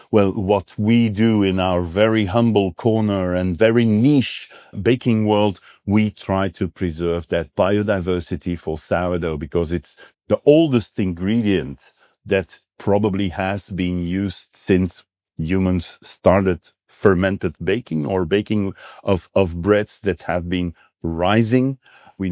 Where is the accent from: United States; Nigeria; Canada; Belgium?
Belgium; Brussels, Brussels-Capital Region; I have blood from everywhere. I'm like, I also feel European. I'm from Belgium. I'm a Flemish boy. I grew up in Brussels, but I feel European because I have influences from everywhere.